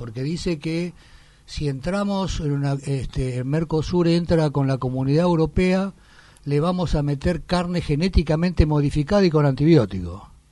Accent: Argentina; como argentino, los envidio la industria que tiene.

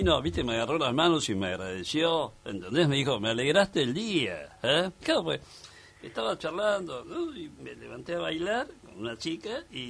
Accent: Argentina; como periodista, como argentino y como amante del tango

